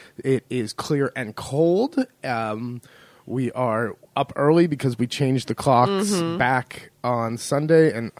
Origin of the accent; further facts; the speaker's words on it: California, United States; I think we're having an earthquake, which I grew up in California, so there's no doubt really when there's an earthquake.